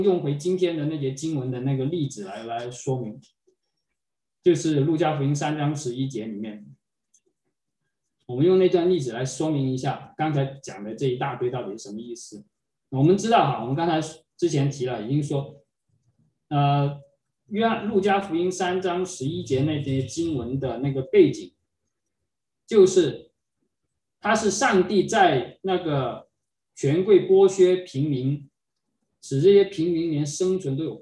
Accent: China; 我们中国人常说神和形有神有形，神在形中，但神不限于形。

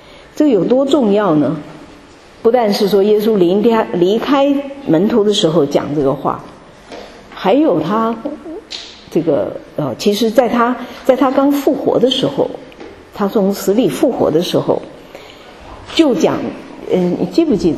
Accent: Hangzhou, Zhejiang, China; 而且他是杭州人，杭州是我的家乡哈

